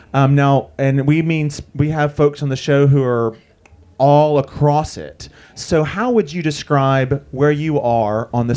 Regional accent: Bible Belt, United States; Oh, baby, I am from the Bible Belt.

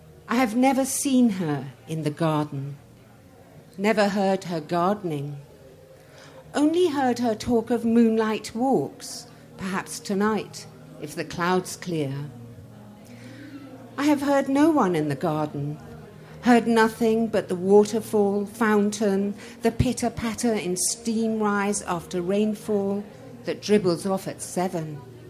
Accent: Iran; And I'm from Iran, or what was then Persia.

